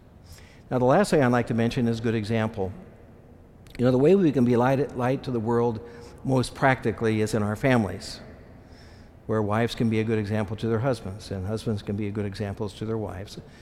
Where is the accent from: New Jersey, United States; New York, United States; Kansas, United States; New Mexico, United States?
Kansas, United States; I'm from Kansas, where we have a lot of things in bushel baskets.